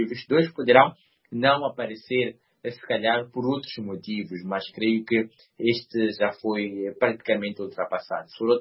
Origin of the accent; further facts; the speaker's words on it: Mozambique; Mas até hoje, como moçambicanos, ainda não temos o desfecho